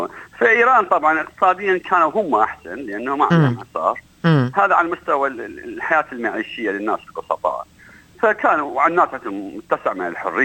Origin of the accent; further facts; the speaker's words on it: Iraq; now in Australia; أول ما طلعت من العراق